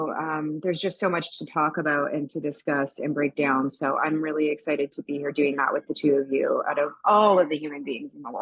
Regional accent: Canada; you know, I'm Canadian

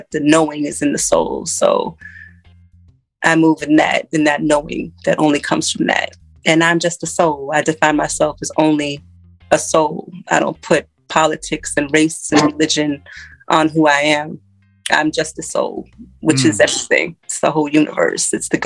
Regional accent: Hartford, Connecticut, United States; also born or lived in New York; New York and Hartford. I grew up in Hartford and New York.

